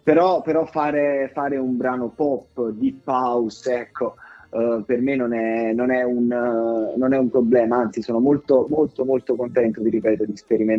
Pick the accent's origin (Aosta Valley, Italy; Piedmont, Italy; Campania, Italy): Campania, Italy; Benevento; io vengo da Benevento e voglio portare non